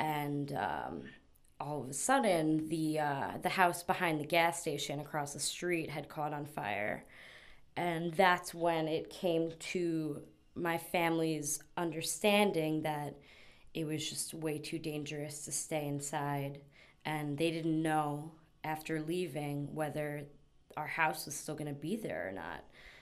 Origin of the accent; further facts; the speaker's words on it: Rockaway, New York, United States; Rockaway resident. … I grew up here my whole life. It's been my hometown, my heart, my love, my soul.